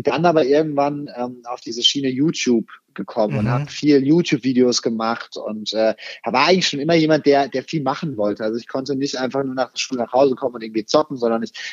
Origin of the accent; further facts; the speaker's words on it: Würzburg, Bavaria, Germany; Ich selber war, seit ich 12 war, eigentlich immer mal wieder im Spielhaus, hieß das bei uns in Würzburg